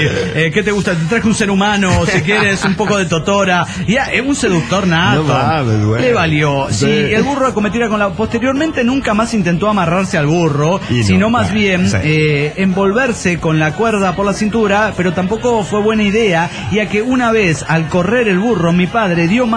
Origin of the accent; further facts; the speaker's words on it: Zapopan, Jalisco, Mexico; de Zapopan, Jalisco.